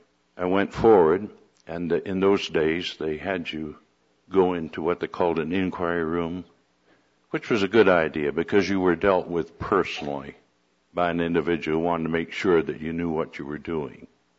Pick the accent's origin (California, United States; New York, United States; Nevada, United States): California, United States; Whittier; born there; And by the way, I was born in Whittier on June 30th, 1912.